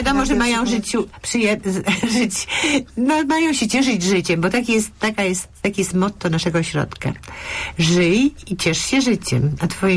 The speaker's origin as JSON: {"language": "Polish", "town": "Poznań", "region": "Greater Poland Voivodeship", "country": "Poland", "said": "ja jestem poznanianką"}